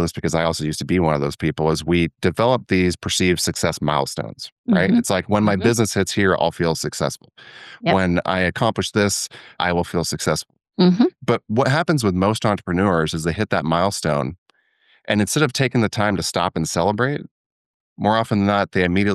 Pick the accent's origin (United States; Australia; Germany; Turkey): United States; Washington; my hometown. We had this, it was all built along a bay, and up on the mountaintop, there was this one particular restaurant, and you could sit on the deck and you just look over the entire Puget Sound.